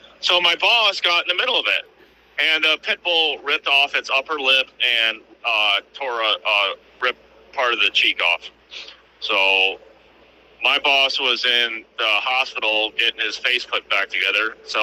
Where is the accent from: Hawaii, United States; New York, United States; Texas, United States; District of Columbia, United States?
New York, United States; Naples; I am from Naples, New York.